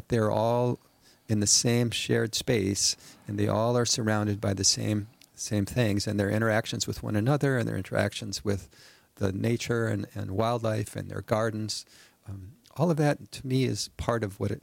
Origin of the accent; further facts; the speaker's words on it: Wisconsin, United States; And I was born and raised in Wisconsin as well.